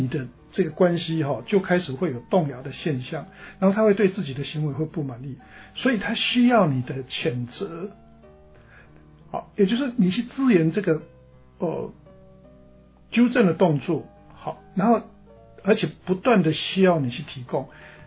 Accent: Taiwan; now in United States; 我回到台湾去嘛，那朋友可能他们觉得我是从美国回来的，

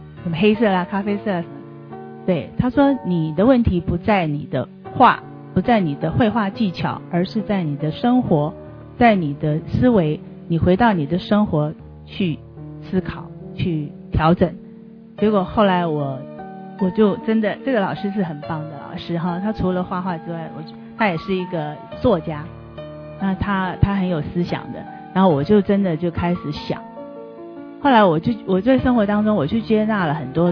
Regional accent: China; 那我们中国人是不太喜欢吃鸡胸肉，不像老外

